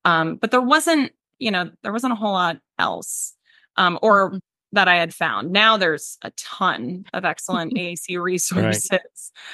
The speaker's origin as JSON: {"language": "English", "region": "Florida", "country": "United States", "lives_now": "New York City, United States", "said": "And my husband and I, like I mentioned, we were living in New York City, but we're both originally from Florida."}